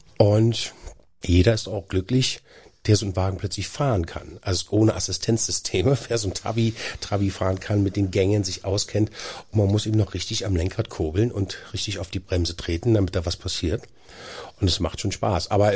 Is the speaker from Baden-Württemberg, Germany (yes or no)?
no; Berlin, Germany; Ich bin halt aufgewachsen in Schöneweide, 2 Straßen von … entfernt.